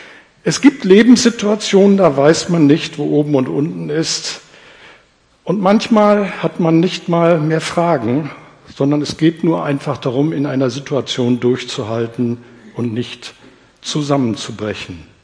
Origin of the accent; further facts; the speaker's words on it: North Rhine-Westphalia, Germany; Die meiste Zeit meines Lebens, in meiner Jugend, bin ich im Oberbergischen aufgewachsen. Das sind viele Berge, viel Regen.